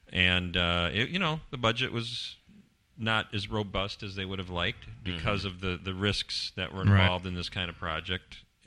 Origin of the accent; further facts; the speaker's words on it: St. Louis Park, Minnesota, United States; And I grew up in St. Louis Park, which was really bizarre that he would have rented a space in my where I grew up, you know.